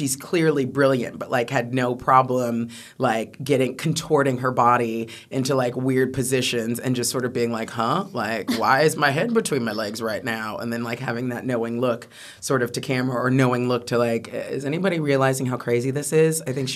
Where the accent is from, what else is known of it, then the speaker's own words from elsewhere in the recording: United States; now in London, United Kingdom; Yes, I am.